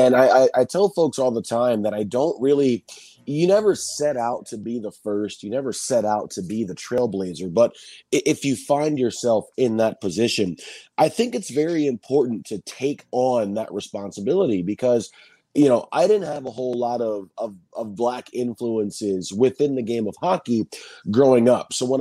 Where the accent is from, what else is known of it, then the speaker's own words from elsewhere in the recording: Michigan, United States; but the Red Wings are my hometown team.